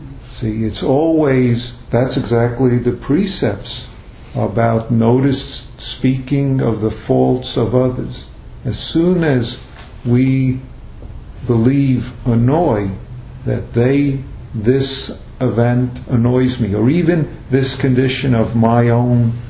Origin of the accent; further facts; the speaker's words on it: New York, United States; accent: New York; Sometimes my accent squashes words together, so I have to clarify. I wasn't saying dysfunctioning, but this-functioning. New York accents are strong